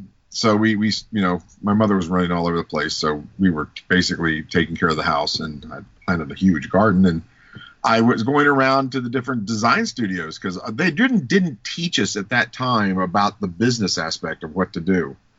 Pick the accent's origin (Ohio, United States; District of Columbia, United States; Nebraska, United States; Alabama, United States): Ohio, United States; And then we came back up to Ohio, because I'm from Ohio, and came back up to Ohio and went to OU in Athens.